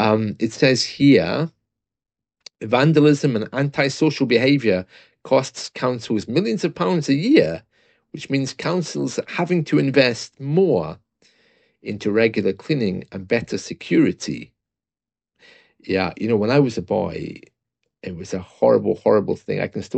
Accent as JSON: {"language": "English", "country": "United Kingdom", "said": "I came out and had to apologize because I'm British."}